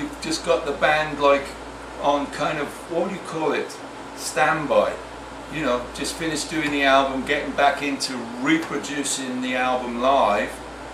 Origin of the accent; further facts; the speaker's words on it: Wales, United Kingdom; In short, I'm from Galles, Wales. Cardiff is the capital of Wales.